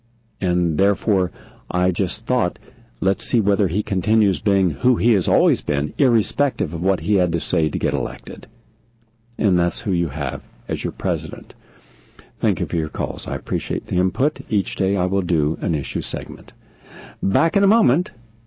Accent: West Virginia, United States; Well, see, I'm from West Virginia. I'm part redneck.

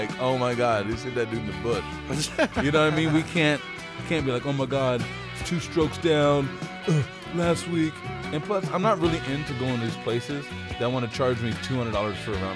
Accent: Ohio, United States; But aside from that, when I grew up in Ohio

